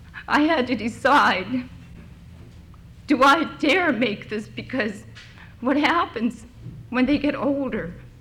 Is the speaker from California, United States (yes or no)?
no; Alaska, United States; born there; And yet we were born up there. I was born in Alaska. My parents lived up there forever.